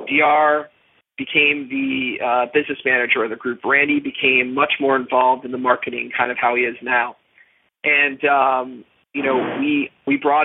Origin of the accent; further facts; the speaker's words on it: Easton, Pennsylvania, United States; freshman year, everybody goes to that freshman year where I was coming from Easton, Pennsylvania. I knew zero people when I went to Indiana.